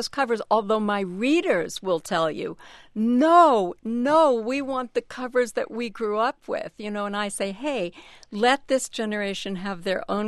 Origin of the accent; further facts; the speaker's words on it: Elizabeth, New Jersey, United States; That was my bathroom when I was growing up in Elizabeth, New Jersey.